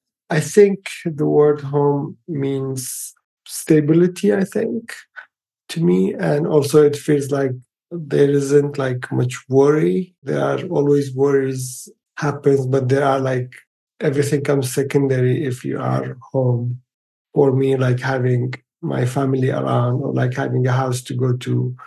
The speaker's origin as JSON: {"language": "English", "region": "Kurdistan Region", "country": "Iraq", "moved": "as an adult", "lives_now": "London, United Kingdom", "said": "I'm originally from Iraqi Kurdistan. All my family is there."}